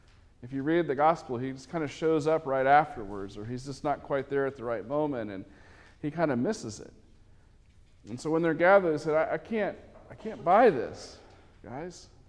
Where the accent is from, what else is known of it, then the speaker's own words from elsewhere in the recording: Texas, United States; born there; And this is, we're in Texas, so I was born in Texas, so I can claim this a little bit. I'm going to use an accent.